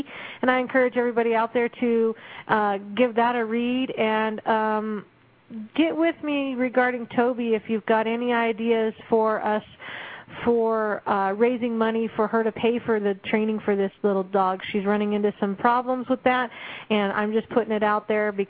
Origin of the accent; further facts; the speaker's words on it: California, United States; now in Colorado, United States; you are traveling to my home state, and actually you're traveling to my backyard for where I grew up, and you're going to notice it is very much the same as it is here in Colorado